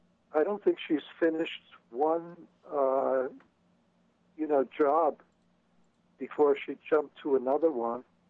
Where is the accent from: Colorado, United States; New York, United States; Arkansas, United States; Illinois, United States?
New York, United States; New York City; now in Tennessee, United States; And it's been very interesting for me as a New Yorker and a Californian. You know, I grew up in New York City, and so to be here is quite an interesting thing.